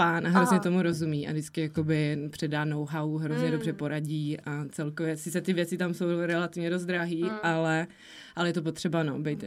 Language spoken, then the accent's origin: Czech; Pardubice Region, Czechia; now in Prague, Czech Republic; A já jsem vyrůstala jako ve vesnici, kousek od Pardubic, takže tam jakoby nebylo tolik možností, jako třeba máme tady v Praze.